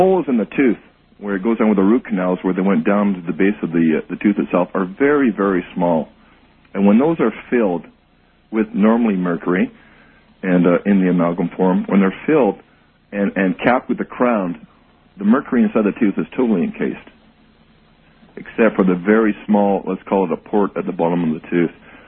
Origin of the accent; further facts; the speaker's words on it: Canada; No, I'm a Canadian dentist.